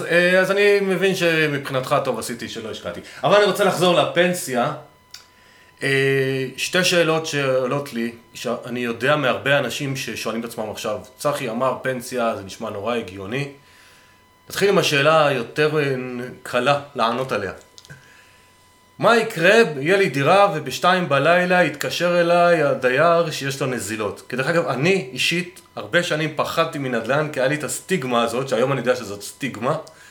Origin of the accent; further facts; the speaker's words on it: Northern District, Israel; לא, אני כצפוני מכיר את הצרות האלה.